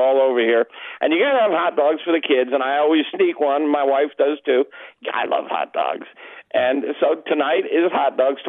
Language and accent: English; Chicago, Illinois, United States; Well, I'm from Chicago.